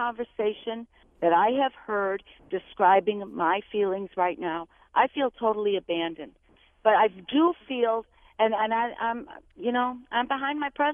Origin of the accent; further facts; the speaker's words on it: Chicago, Illinois, United States; I'm a Chicago Democrat, born and raised in Chicago.